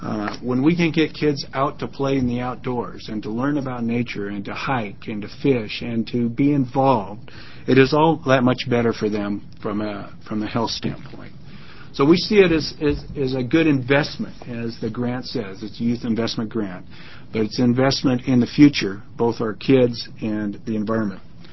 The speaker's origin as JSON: {"language": "English", "town": "Springfield", "region": "Oregon", "country": "United States", "tie": "born or raised there", "said": "to in my hometown of Springfield"}